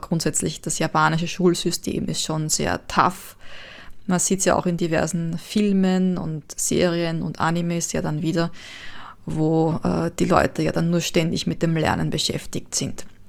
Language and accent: German; Austria; bei uns in Österreich